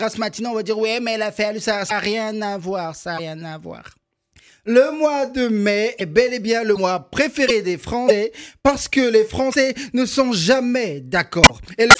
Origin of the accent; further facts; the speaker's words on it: Antilles, France; born there; ça n'a rien à voir avec le fait que je suis né aux Antilles.